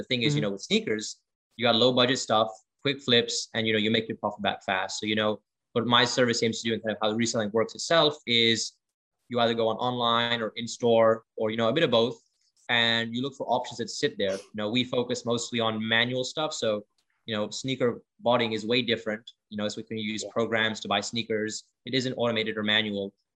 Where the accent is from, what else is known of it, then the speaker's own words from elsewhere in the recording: Florida, United States; So a bit about myself, I'm from Florida, so I went to school there, went to college there